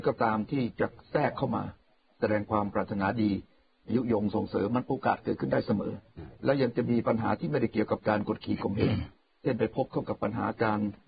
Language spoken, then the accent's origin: Thai; Songkhla, Thailand; อย่างผมเป็นคนสงขลาสมัยผมเด็กๆเล็กๆมีโอกาสบ่อยครับไปตามหมู่บ้านหมู่เมืองในชนบทไประโนดไปสถิงพระ